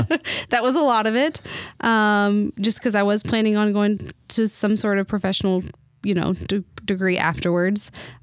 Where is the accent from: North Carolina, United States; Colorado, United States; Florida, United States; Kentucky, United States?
Kentucky, United States; Madisonville; So I'm originally from Madisonville, Kentucky, which is about an hour.